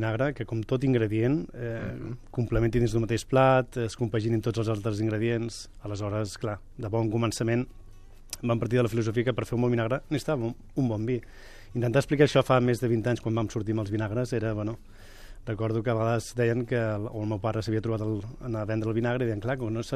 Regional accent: Tarragona, Catalonia, Spain; born there; jo vaig néixer a Tarragona...

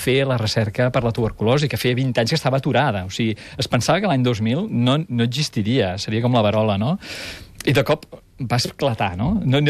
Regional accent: Manresa, Catalonia, Spain; Jo soc manresà, eh?

